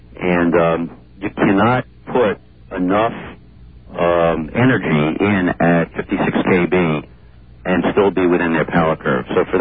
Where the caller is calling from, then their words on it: New York, United States; I'm calling from 105th Street in Broadway.